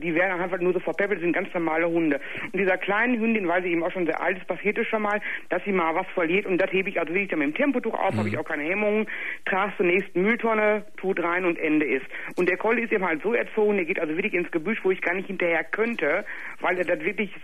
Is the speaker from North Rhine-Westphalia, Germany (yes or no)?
yes; Gelsenkirchen, North Rhine-Westphalia, Germany; ich komme aus Gelsenkirchen.